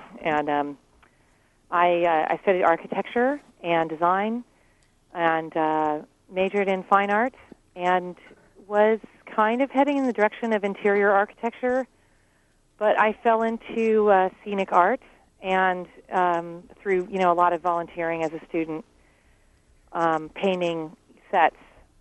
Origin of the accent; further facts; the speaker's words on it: Newport Beach, California, United States; because I'm actually from Newport Beach. I grew up there.